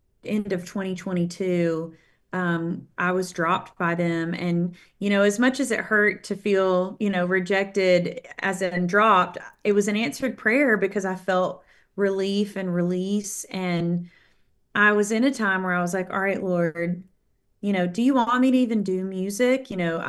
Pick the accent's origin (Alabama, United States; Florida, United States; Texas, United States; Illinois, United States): Alabama, United States; Muscle Shoals; So for those of you that don't know, my hometown is Muscle Shoals, Alabama.